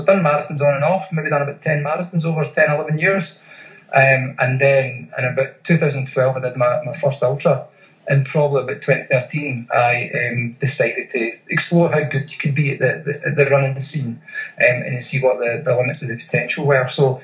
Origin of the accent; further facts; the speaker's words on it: Scotland, United Kingdom; accent: Scottish; so obviously I'm Scottish, you can tell that by the accent